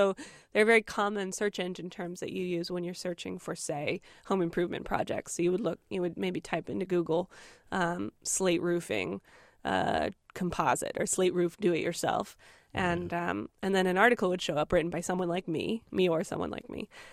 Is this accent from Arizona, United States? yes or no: yes; Tucson, Arizona, United States; also born or lived in Charlotte, North Carolina; Well, I was born and raised in Tucson. I lived in Charlotte, North Carolina for 7 years, actually, between 7 and 14. Came back to Tucson, went to Arizona State up in Tempe, then Austin.